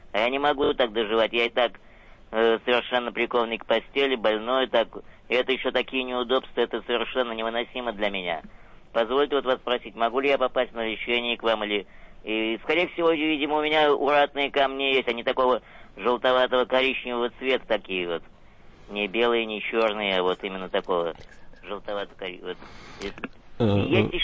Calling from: Nizhny Novgorod Oblast, Russia; я из Нижегородской области.

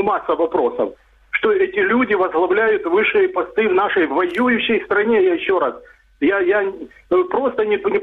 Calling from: Dnipro, Dnipropetrovsk Oblast, Ukraine; Я звоню из города Днепр.

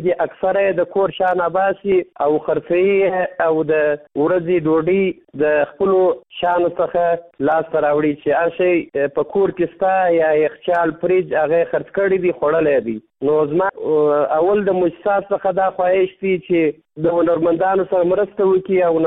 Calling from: Kandahar, Afghanistan; زه د کندهار ولایت څخه ستاسو سره په تماس کې یم. زه د کندهار ولایت یو شوقي سندرغاړی یم.

